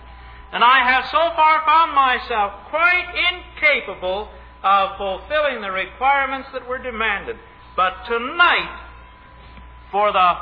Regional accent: Canada; "Well," I said, "I'm from Canada, but I'm more interested in where I'm going than where I came from."

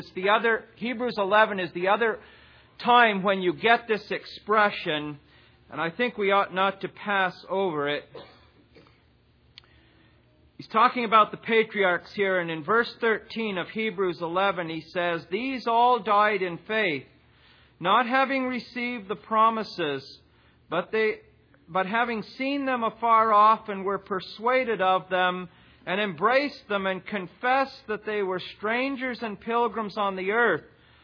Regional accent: Canada; As a Canadian citizen, when I stand at an immigration desk, a U.S. immigration desk, the first question they ask me is, what's your citizenship? And I tell them I'm a Canadian.

